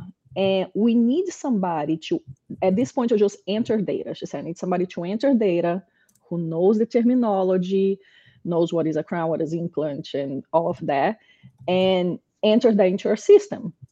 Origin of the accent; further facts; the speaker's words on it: Brazil; English is a second language; moved away as an adult; now in United States; I'm a dentist in my country. I'm from Brazil. I'm a dentist there. Came to the US, ended up in dental hygiene.